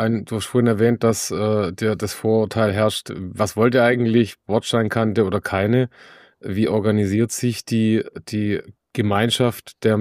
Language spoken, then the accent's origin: German; Baden-Württemberg, Germany; Achso, Baden-Württemberg, sorry. Also ich komme aus Baden-Württemberg.